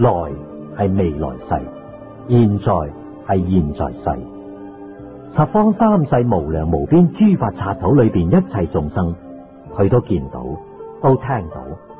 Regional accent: China; 我们中国人时常讲三十年是一世

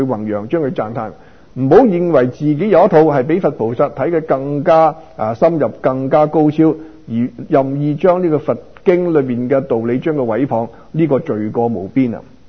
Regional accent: Guangdong, China; 其實咧動詞啊，即係我哋廣東人講個鋸

